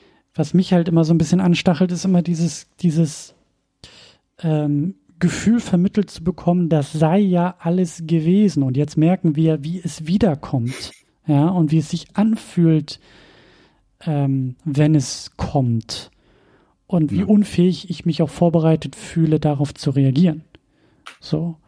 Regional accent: Husum, Schleswig-Holstein, Germany; Ich komme ja aus Husum. Das ist ja ein sehr kleines Städtchen, Nordseeküste.

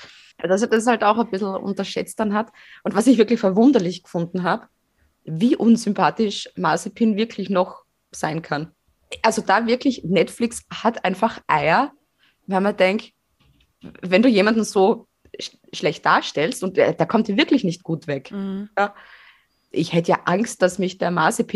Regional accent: Fohnsdorf, Styria, Austria; die haben ein Grundstück, das ist so groß wie Fohnsdorf. Also mein Heimatdorf.

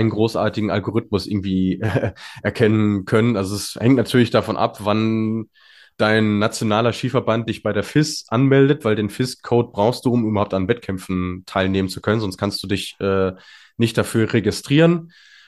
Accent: North Rhine-Westphalia, Germany; mit dem Spruch hast du mich als Ostwestfale sowieso.

